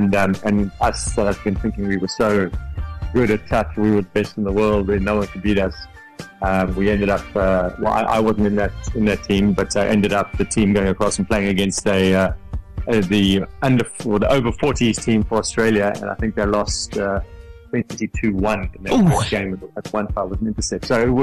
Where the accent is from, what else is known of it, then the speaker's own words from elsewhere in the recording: Cape Town, Western Cape, South Africa; Yeah, so, you know, I grew up in Cape Town, in the city ball area, a place called the Gavel.